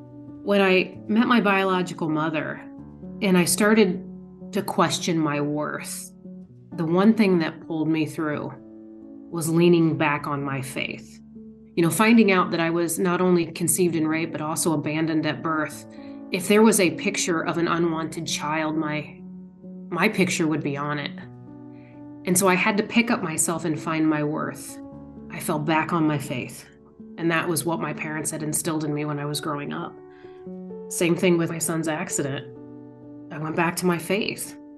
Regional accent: Indiana, United States; I'm from Indiana, so that's where we started.

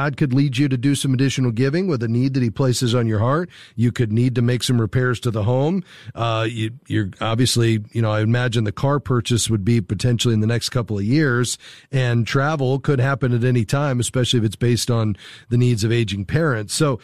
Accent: Fort Lauderdale, Florida, United States; To Fort Lauderdale, my hometown.

